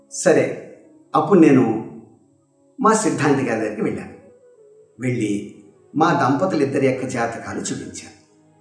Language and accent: Telugu; Kolamuru, Andhra Pradesh, India; రాజమహేంద్రికి సమీపంలో ఉన్నటువంటి మా స్వగ్రామం కోలమూరు